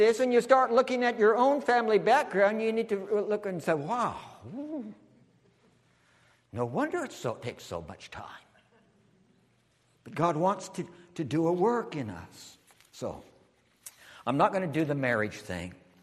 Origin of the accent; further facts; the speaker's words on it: California, United States; We moved back to California. I grew up hiking in the Sierra Nevada mountains of California